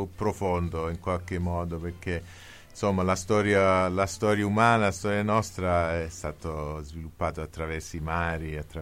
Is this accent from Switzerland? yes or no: no; Michigan, United States; sono cresciuto nel Michigan